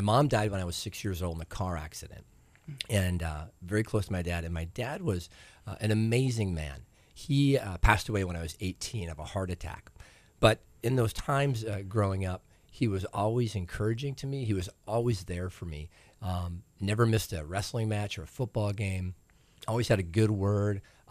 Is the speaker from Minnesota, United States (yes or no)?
yes; St. Peter, Minnesota, United States; I grew up in St. Peter, Minnesota, little farm-type town in southern Minnesota.